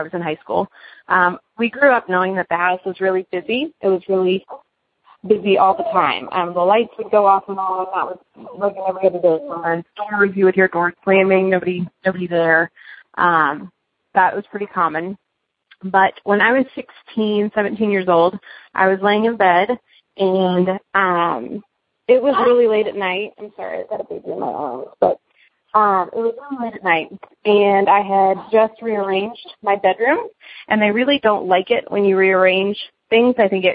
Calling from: Cincinnati, Ohio, United States

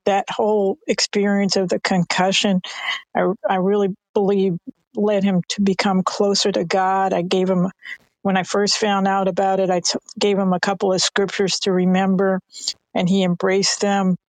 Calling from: New Jersey, United States; Good morning. I'm calling from New Jersey

